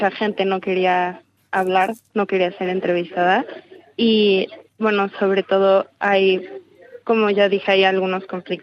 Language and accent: Spanish; Mexico City, Mexico; yo soy de la Ciudad de México, es una ciudad bastante contaminada y no tenemos muchas áreas naturales.